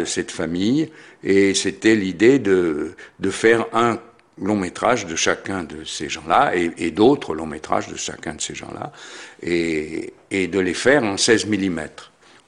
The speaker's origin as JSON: {"language": "French", "country": "Switzerland", "said": "j'étais suisse et je suis suisse"}